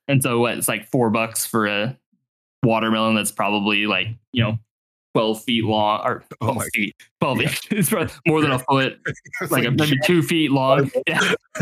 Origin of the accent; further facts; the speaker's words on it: Poseyville, Indiana, United States; So I grew up in Indiana, in Southern Indiana. So if Indiana is like a boot, the toe of the boot is the county that I was from. It's called Posey County. I grew up in a little town called Poseyville.